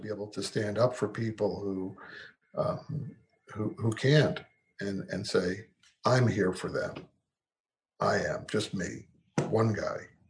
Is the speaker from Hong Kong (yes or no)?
no; New York City, New York, United States; I grew up in New York. I'm a Jewish kid from Brooklyn.